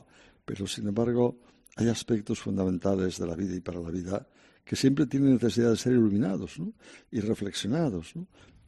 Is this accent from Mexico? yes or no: no; Santander, Cantabria, Spain; Nunca les he en mi tierra de origen, Santander, nunca les he abandonado.